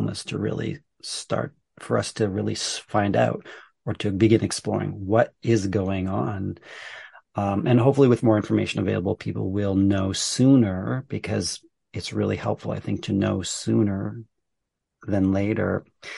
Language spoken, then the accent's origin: English; Canada; I'm Canadian, based in outside of Vancouver in British Columbia on the west coast of Canada